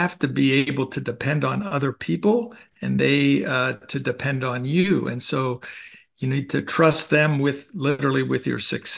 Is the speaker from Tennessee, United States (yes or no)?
no; Pennsylvania, United States; Okay, well, very quickly, I grew up in Western Pennsylvania